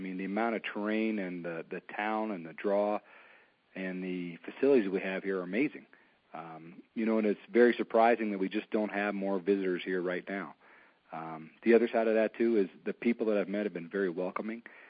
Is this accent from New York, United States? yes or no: no; Colorado Springs, Colorado, United States; I grew up in Colorado Springs, and when I got to college, I went to University of Northern Colorado and then ended up at Keystone Resort.